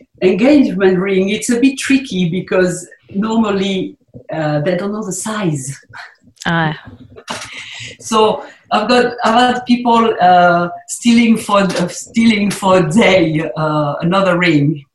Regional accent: South East England, United Kingdom; But I'm a boy from the South Downs, born and bred

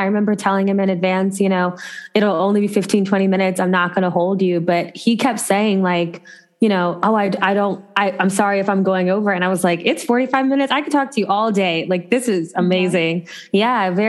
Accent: Ohio, United States; And so I grew up in Ohio. I got a great love of the arts there.

